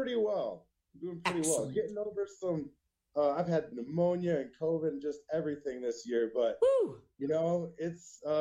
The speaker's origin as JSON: {"language": "English", "town": "Madison", "region": "Wisconsin", "country": "United States", "tie": "born or raised there", "said": "But I miss Madison. I definitely miss my hometown. I was there for over a decade, and I really love Madison."}